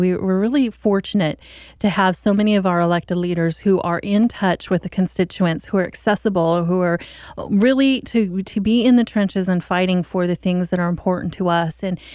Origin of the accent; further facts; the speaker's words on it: Oregon, United States; when I was away in South Dakota and I tell people I was from Oregon